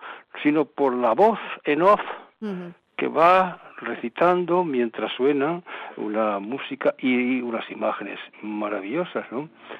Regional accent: Andalusia, Spain; pero claro, yo no seseo. Hay otros que cesean y otros que distinguimos. No somos menos andaluces unos que otros, ¿no?

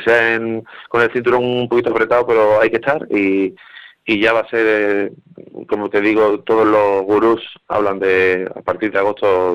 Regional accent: Isla Cristina, Andalusia, Spain; also born or lived in Mérida; Somos de aquí, de la Cristina, Huelva, uh-huh. pero tenemos mucho que ver con Sevilla, Cádiz e incluso el norte de Badajoz, al que me siento muy arraigado. Yo nací en Mérida también, mi madre es de allí.

